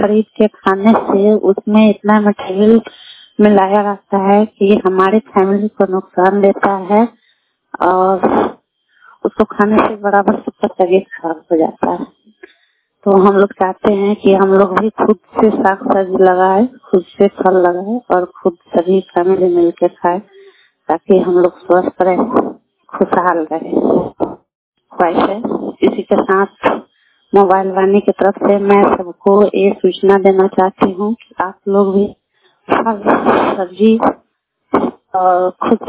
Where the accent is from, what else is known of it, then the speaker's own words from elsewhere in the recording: Lalgarh Guniya, Bihar, India; मैं लालगढ़ गुनिया पंचायत के निवासी हूँ।